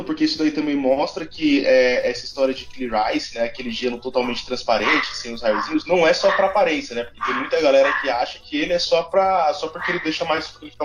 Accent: Minas Gerais, Brazil; Eu sou de Minas. Aqui em Minas tá normal.

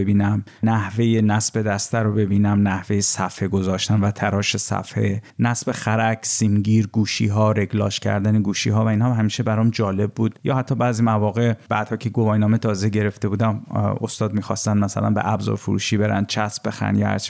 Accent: Iran; now in Ukraine; زمانی که من از ایران به کشور اوکراین مهاجرت کردم، سه تا ساز با خودم بردم

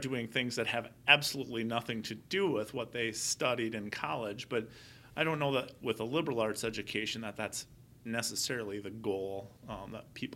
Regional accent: Butterfield, United States; So growing up in Butterfield, a population around 500

